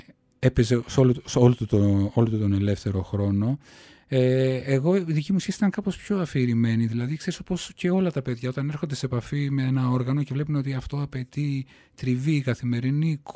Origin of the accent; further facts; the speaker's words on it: Thessaloniki, Central Macedonia, Greece; now in Athens, Greece; Γεννήθηκα στην Αθήνα. Η οικογένεια δημιουργήθηκε εδώ. Έπειτα μεταφερθήκαμε παρά τη θέλησή μας. Εγώ ήμουν βρέφος, ο αδελφός μου λίγο μεγαλύτερος, στη Θεσσαλονίκη. Εκεί μεγαλώσαμε. Εκεί έμεινα μέχρι τα 30 μου. Και εγκαταστάθηκα ξανά εδώ το 1999.